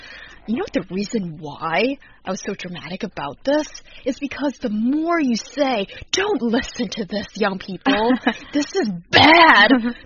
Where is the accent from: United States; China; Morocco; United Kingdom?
China; originally we're both from China